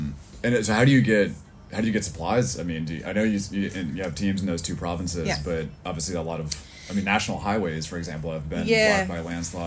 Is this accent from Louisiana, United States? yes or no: yes; New Orleans, Louisiana, United States; I grew up in New Orleans in the States, so I kind of experienced Katrina and other storms